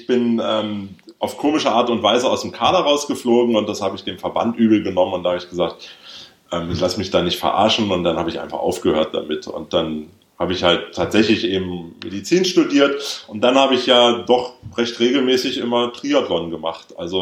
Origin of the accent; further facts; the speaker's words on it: Berlin, Germany; ich bin ja in West-Berlin aufgewachsen.